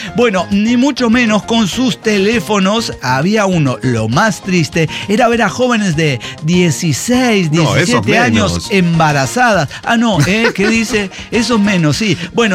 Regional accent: Mexico; soy mexicano.

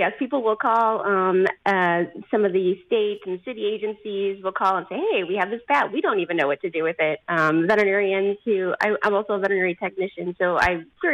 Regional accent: Michigan, United States; moved away; So the Bat Conservancy came about because when I moved to Florida, I'm originally from Michigan.

